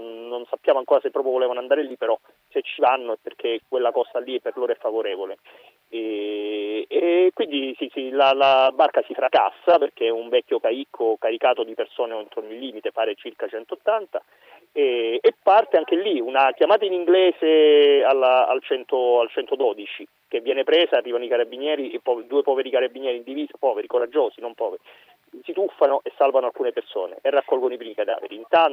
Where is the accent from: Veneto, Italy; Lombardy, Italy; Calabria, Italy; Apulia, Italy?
Calabria, Italy; Crotone; Io sono anche di Crotone, poi originario, un po' tipico del sud